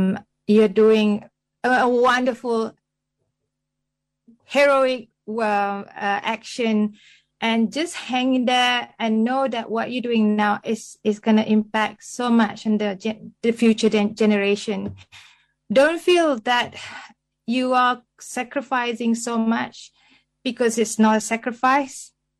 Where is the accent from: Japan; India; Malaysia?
Malaysia; Penang; and I'm from Penang, Malaysia.